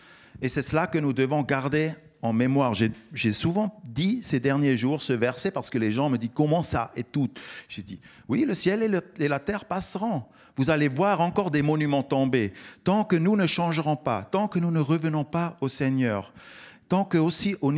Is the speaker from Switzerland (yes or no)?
yes; Switzerland; j'ai grandi en Suisse, je suis Suisse et je souffre avec mon peuple.